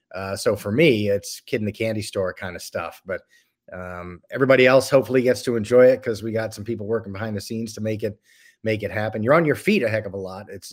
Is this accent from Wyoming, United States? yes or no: no; Virginia, United States; Yeah, I mean, I was born, I grew up in Northern Virginia, so just outside of D.C.